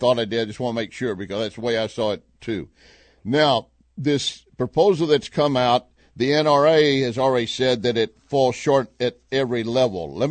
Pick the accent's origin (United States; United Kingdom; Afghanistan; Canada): United States; Texas; I was born in Texas, raised around guns.